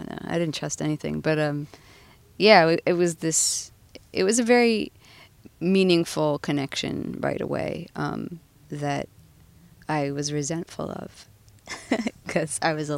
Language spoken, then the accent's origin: English; New York, United States; We grew up in New York.